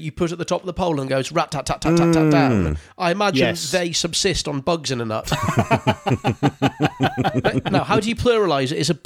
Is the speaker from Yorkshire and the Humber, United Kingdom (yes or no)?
no; Newcastle, North East England, United Kingdom; I'm from Newcastle. I'm from Gosforth, which is like the poshest bit.